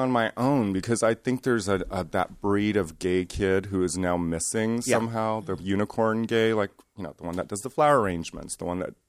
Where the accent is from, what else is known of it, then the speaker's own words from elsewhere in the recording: Indonesia; also born or lived in United States; I was born in the States, and at age 3, my father decided to move the entire family, which was my mom, my sister, myself, and him, to Indonesia.